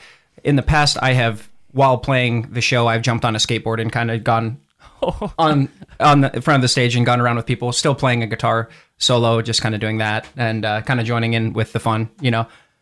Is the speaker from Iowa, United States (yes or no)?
yes; Panora, Iowa, United States; I love those shows because I'm from a small town. I'm from Panora.